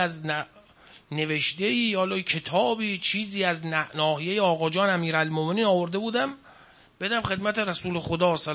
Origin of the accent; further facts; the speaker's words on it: Iran; ما ایرانیم، ایران خب وقت گذشت دیگه